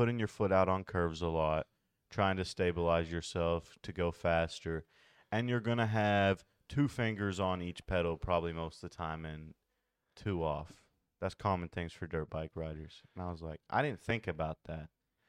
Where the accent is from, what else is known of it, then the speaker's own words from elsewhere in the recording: Shelbyville, Kentucky, United States; I'm from Shelbyville, Kentucky.